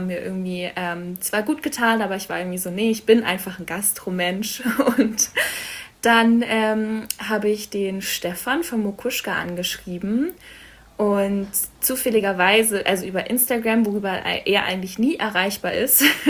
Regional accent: Berlin, Germany; Ich komme aus Berlin ursprünglich, bin da aufgewachsen.

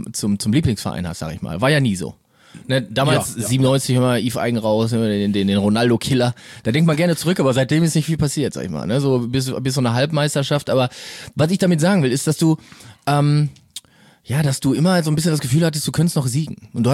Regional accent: North Rhine-Westphalia, Germany; wir Leute aus dem Ruhrpott

